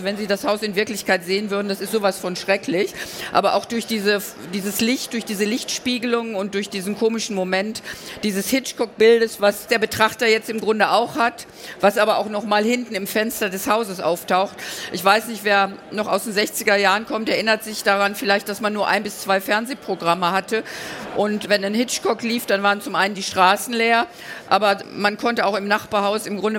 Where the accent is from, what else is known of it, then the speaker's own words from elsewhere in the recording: North Rhine-Westphalia, Germany; ich komme aus dem Ruhrgebiet, bin in Mahl geboren